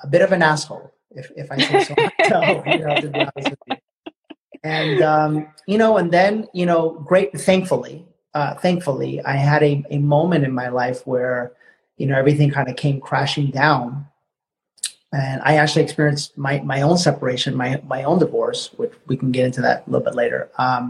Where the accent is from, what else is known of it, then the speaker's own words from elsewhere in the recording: California, United States; also born or lived in New York City; My background, I was born in New York City, and my parents divorced, and when my parents split up, my mother brought us to California. We went into immediate poverty.